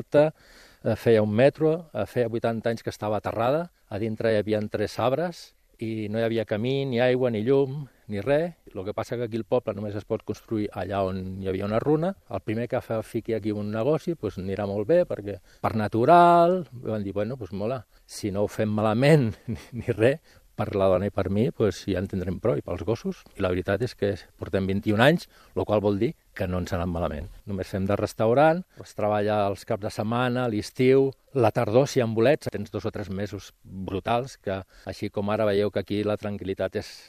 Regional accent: Barcelona, Catalonia, Spain; now in Gisclareny, Spain; Al meu barri, que jo sóc de les Corts, i jo quan era petit, allà on hi ha la illa, el Cort d'Inglés, jo jugava a futbol perquè eren camps

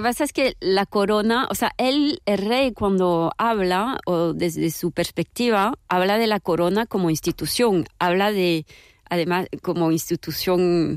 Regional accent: France; Spanish is a second language; como francesa que veo la monarquía desde fuera, la monarquía española desde fuera

